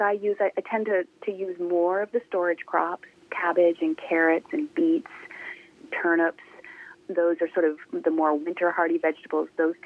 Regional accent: Vermont, United States; I grew up in Vermont, and yeah, grew up in a family that where we very much grew most of the fruits and vegetables that we ate throughout the year.

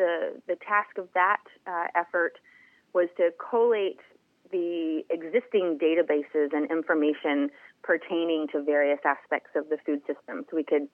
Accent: Florida, United States; I'm from Florida originally.

